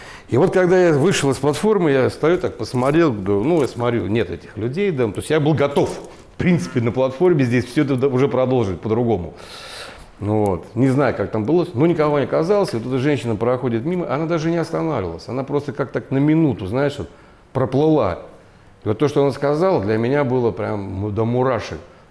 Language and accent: Russian; Dedovsk, Moscow Oblast, Russia; я вырос в Подмосковье, я с боксом дружу с детства, да, потому что на наших улицах, где я живу, в городе Дедовске, скрипки были не в почете.